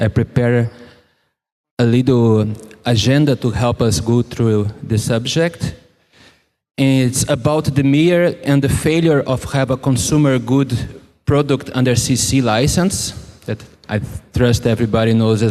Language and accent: English; South Region, Brazil; English is a second language; moved away as an adult; now in Germany; So about myself, I grew up in South Brazil.